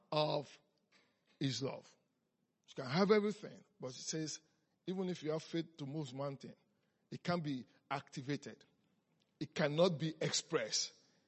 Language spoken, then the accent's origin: English; Nigeria; also born or lived in Europe; I'm from Africa. I'm from Nigeria. I've been in many parts of the world. I lived in Europe for 6 years.